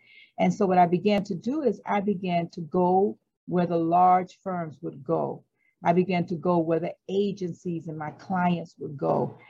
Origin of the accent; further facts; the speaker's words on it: West Palm Beach, Florida, United States; I am from West Palm Beach, Florida, and I commuted to Miami to work, but I left the city to come to Miami because of being Black and a female and not many opportunities.